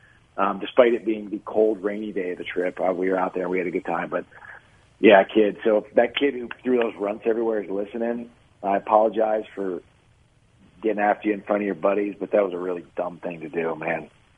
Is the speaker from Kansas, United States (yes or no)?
yes; Wichita, Kansas, United States; See, I grew up in Wichita.